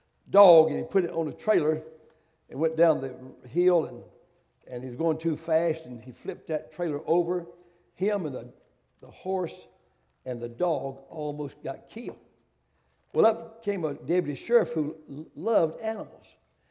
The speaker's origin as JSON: {"language": "English", "town": "Mount Airy", "region": "North Carolina", "country": "United States", "tie": "born or raised there", "said": "and I grew up in the Mount Airy area in a tobacco patch, and of course, as a long time ago"}